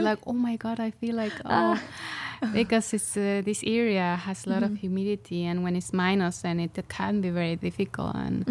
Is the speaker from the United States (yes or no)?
no; Mexico; English is a second language; now in Estonia; So I am from Mexico.